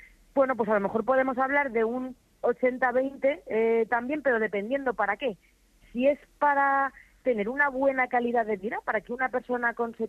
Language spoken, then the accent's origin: Spanish; Castilla-La Mancha, Spain; yo es que soy manchega, claro.